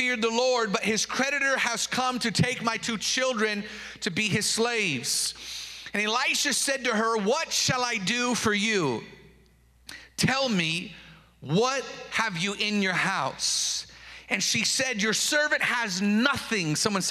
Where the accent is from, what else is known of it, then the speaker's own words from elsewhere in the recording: Seattle, Washington, United States; This is where I was born. I grew up in Seattle. Go Seahawks.